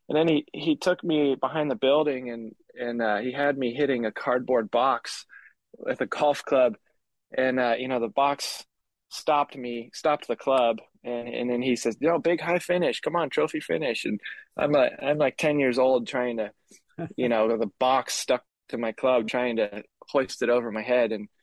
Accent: Fair Oaks, California, United States; I'm from Fair Oaks, suburb of Sacramento, and so we made the trip early in the morning to Poppy Hills.

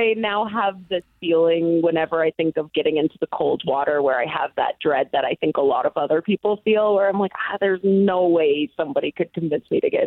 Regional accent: Florida, United States; I'm from Florida, so dealing with cold winters, cold, gloomy winters was new for me.

